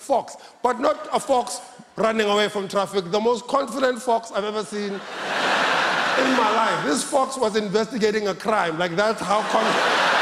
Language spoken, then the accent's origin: English; Taiwan; Oh, I'm not Japanese. I'm from Taiwan.